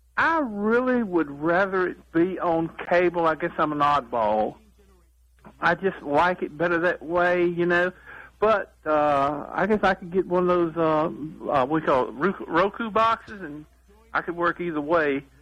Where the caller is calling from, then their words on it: Martinsville, Virginia, United States; from Martinsville, Virginia.